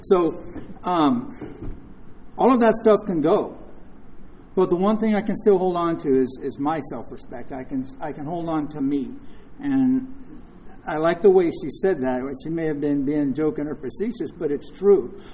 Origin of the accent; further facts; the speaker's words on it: Hollywood, California, United States; So it all started for me in Hollywood. I was raised in Hollywood.